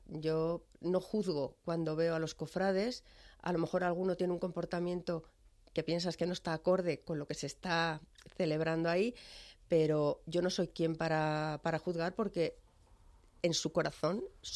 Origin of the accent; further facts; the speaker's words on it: Valladolid, Castile and León, Spain; also born or lived in Ponferrada; yo me siento muy vallisoletana, es donde tengo las raíces. Yo nací en Ponferrada, provincia de León, pero a los 6 años la familia volvió al sitio de las raíces, que es Valladolid, de donde todos mis ancestros vienen de ahí.